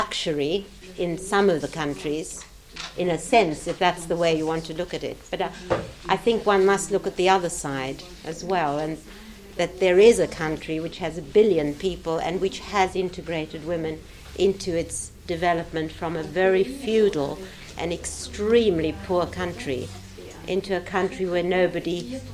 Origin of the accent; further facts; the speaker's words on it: Hong Kong; I better just explain that I come from Hong Kong, but I've been to China